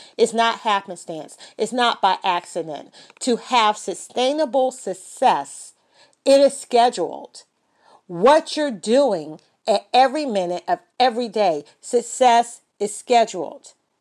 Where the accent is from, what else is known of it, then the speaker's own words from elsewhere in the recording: United States; I am an American businesswoman